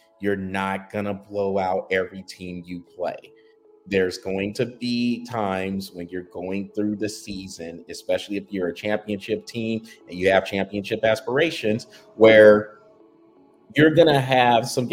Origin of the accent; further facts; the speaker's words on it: San Antonio, Texas, United States; now in Dallas, United States; being a person who has lived in Dallas-Fort Worth for over a decade, growing up in Texas, down in San Antonio.